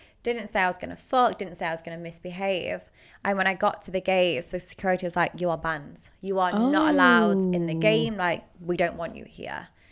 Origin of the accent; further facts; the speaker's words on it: Nottingham, East Midlands, United Kingdom; Well, I'm from Nottingham.